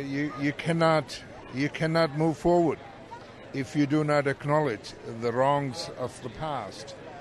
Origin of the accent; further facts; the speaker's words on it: Pakistan; now in Australia; I am a refugee from Pakistan. So, I'm Australian citizen now. It's been a long time. Yeah, but I'm from Pakistan.